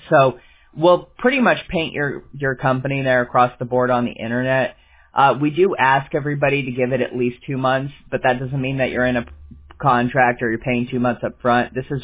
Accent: California, United States; born there; You know, I was born in California, and we started learning computers when I was like in third grade.

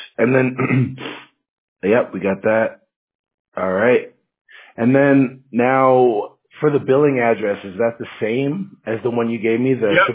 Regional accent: Seattle, Washington, United States; now in Fountain Valley, United States; But me, myself, I'm actually from Washington State, you know, like Seattle area.

